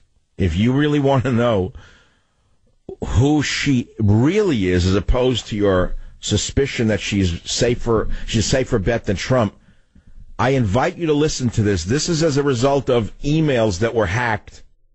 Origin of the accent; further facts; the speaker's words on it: San Francisco, California, United States; And now in my hometown of San Francisco, the dirtiest, sickest city in America, Dee Dee on line 5.